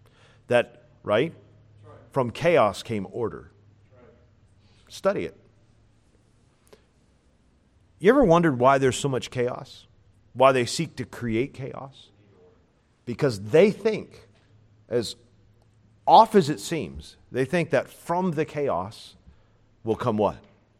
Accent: Illinois, United States; Now I'm from Illinois.

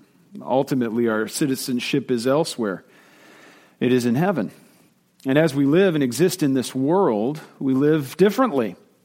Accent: Illinois, United States; also born or lived in Philadelphia; I was born and raised in Illinois. And I only spent about a five-year jaunt in Philadelphia, living out in eastern Pennsylvania while I attended seminary.

